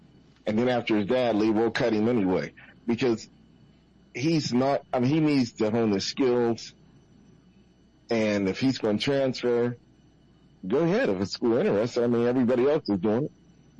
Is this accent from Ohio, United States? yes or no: yes; Ohio, United States; Hell, I'm from Ohio.